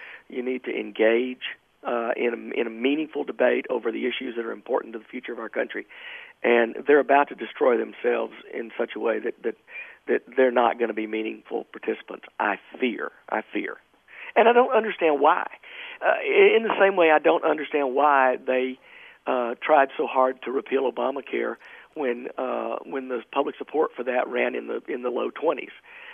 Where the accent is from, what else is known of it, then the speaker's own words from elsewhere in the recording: United States; But I'm also an American who believes in the two-party system.